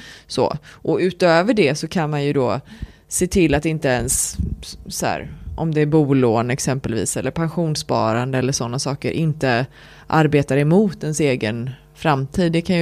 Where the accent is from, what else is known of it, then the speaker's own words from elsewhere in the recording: Lerum, Västra Götaland County, Sweden; Jag är uppväxt i Lerum utanför Göteborg.